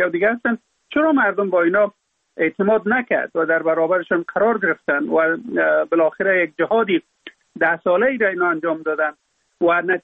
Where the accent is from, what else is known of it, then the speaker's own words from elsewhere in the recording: Afghanistan; در اونجا فقط من افغان هستم،